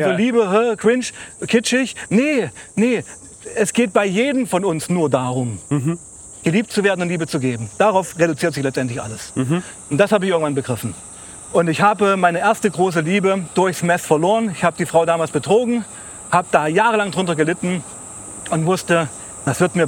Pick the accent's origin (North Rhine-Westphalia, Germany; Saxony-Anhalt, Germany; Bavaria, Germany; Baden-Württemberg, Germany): Saxony-Anhalt, Germany; Sachsen-Anhalt. Ja. Trau, trist. Du, aber das haben wir damals gar nicht so wahrgenommen, weil wir sind ja in der DDR groß geworden. Ich bin ein DDR-Kind.